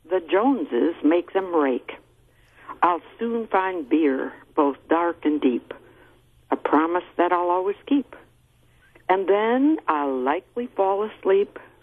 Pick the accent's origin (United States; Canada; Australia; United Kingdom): United States; Wisconsin; Now, so he wrote a poet, seeing we're from Wisconsin, he wrote a parody of Frost's poem.